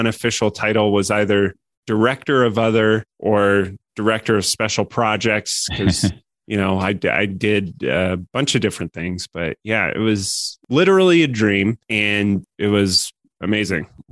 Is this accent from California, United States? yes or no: no; Colorado, United States; So I was living in San Francisco. You know, I grew up in Colorado.